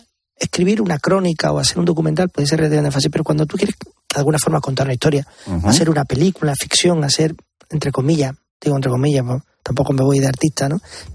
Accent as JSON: {"language": "Spanish", "region": "Andalusia", "country": "Spain", "said": "yo como andaluz"}